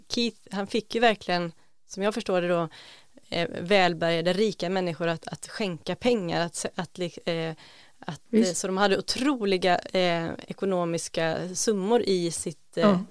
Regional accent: Gothenburg, Västra Götaland County, Sweden; jag kom ändå från Göteborg, från storstan, och kom ut på landet

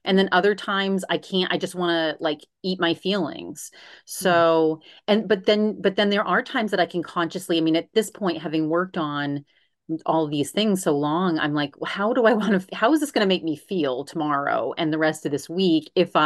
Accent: Maine, United States; I'm from Maine originally and I love nature

